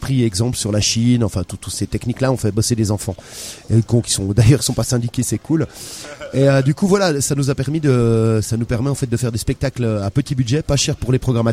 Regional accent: Jura, Switzerland; Je viens du Jura suisse.

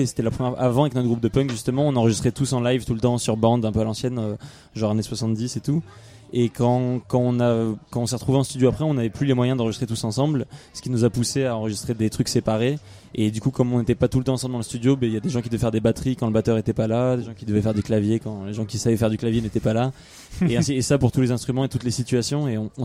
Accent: Toulouse, Occitanie, France; c'est normal que c'est un truc nous on est habitué parce qu'on vient de Toulouse

